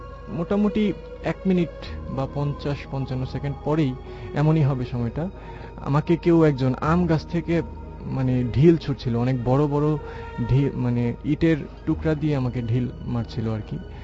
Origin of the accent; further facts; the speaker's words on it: Narayanganj, Dhaka Division, Bangladesh; আমি নারায়ণগঞ্জ থেকে এসেছি।